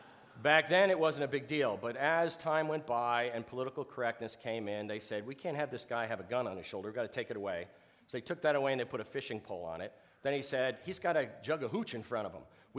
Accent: Verona, New Jersey, United States; I grew up in Verona, New Jersey

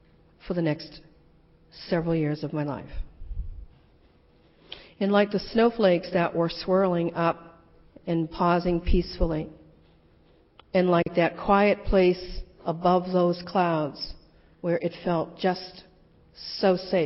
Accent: Boston, Massachusetts, United States; I grew up in Boston, went to public schools. No aspersions on anyone in the clergy today. But where I grew up in Dorchester, neighborhood of Boston

